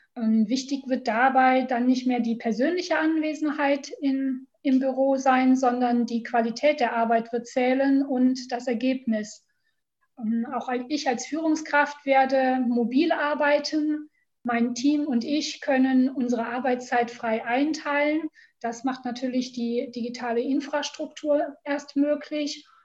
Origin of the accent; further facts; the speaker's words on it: Lower Saxony, Germany; now in Aachen, Germany; ich komme gebürtig aus Niedersachsen. Ich habe früher hier in Aachen Wirtschaftsgeografie studiert